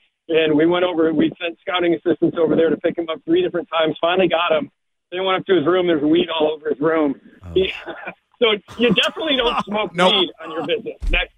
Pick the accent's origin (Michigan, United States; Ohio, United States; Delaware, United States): Michigan, United States; born or raised there